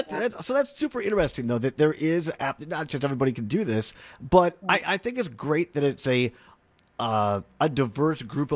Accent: Richland Center, Wisconsin, United States; Well, I can't wait to see you in Richland Center. You know, any chance to get back to my hometown, that's going to be a lot of fun.

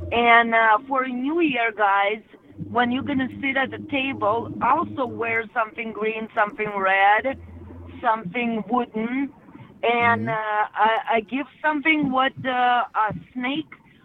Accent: Russia; I'm originally from Russia, and Russia and China have a border

